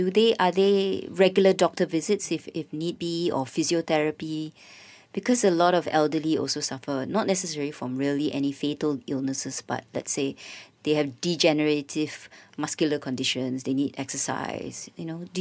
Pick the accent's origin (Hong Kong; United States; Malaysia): Malaysia; Being Malaysian